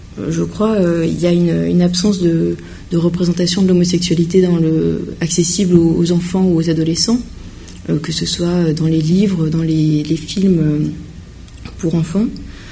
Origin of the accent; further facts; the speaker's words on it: Grand Est, France; moi j'ai grandi en Alsace, donc une région très conservatrice